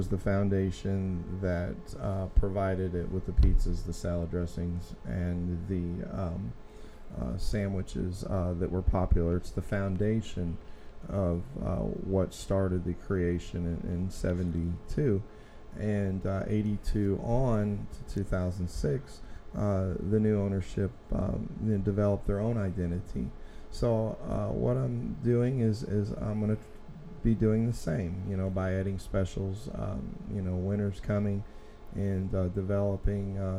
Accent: Overland, Missouri, United States; As a kid, you know, growing up in the Overland and Woodson Terrace area, I spent some time, you know, around the industry, around my uncle.

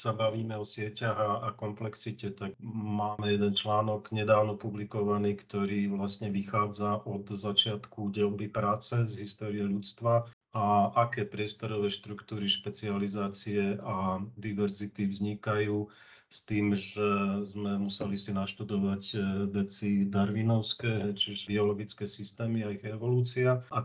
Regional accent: Košice, Košice Region, Slovakia; A keďže som z Košic, tak je tu permanentná téma

